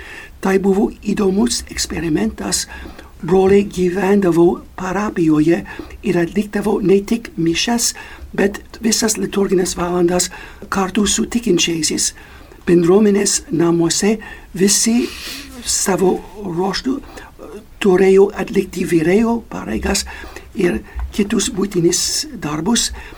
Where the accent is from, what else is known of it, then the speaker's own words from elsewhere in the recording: United States; Lithuanian is a second language; aš esu amerikietis, atsivežau, kai nuo 22 metų buvo pakrikštytas